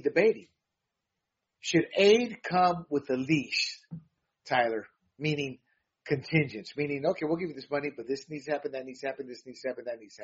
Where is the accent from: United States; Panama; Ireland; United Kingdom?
Panama; And I'm a Latino, born and raised in Panama, half Puerto Rican.